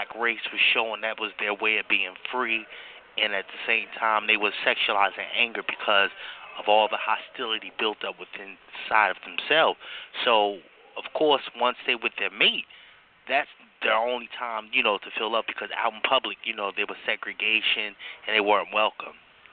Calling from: New Jersey, United States; I'm calling from Jersey.

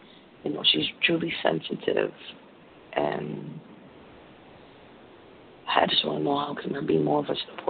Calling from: Connecticut, United States; Good evening. … I'm calling in from Connecticut.

